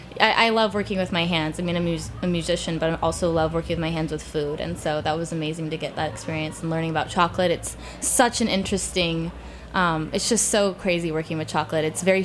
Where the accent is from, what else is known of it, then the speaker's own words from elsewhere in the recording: United States; because he's Jamaican and I'm American